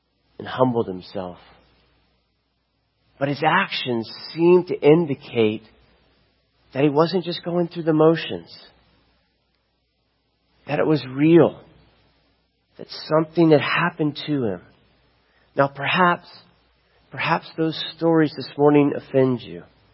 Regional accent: Florida, United States; I grew up in Florida, and anyone in Florida during the 70s or 80s knew Ted Bundy.

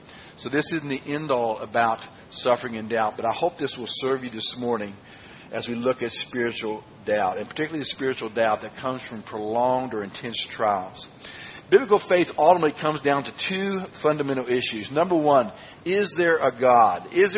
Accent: Franklin, West Virginia, United States; I'm from Franklin, West Virginia.

